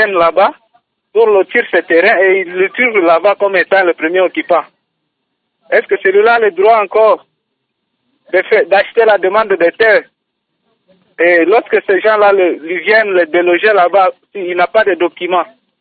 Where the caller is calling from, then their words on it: Kindu, Maniema, DR Congo; Ici chez nous à Kindu, il arrive que certaines personnes aillent s'installer très loin dans la forêt là.